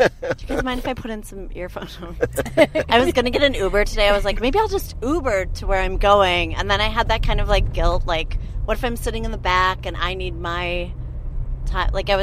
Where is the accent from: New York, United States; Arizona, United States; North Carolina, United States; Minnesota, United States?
Minnesota, United States; Minneapolis; I'm from Minneapolis, Minnesota.